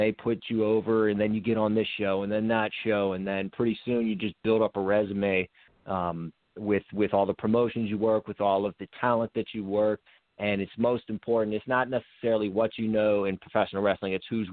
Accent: New Kensington, Pennsylvania, United States; I'm born and raised New Kensington, PA, just about 20 minutes north of Pittsburgh.

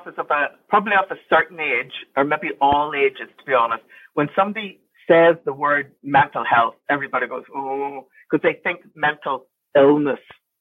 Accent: Northern Ireland, United Kingdom; So if you haven't already guessed from my accent, I'm from Northern Ireland.

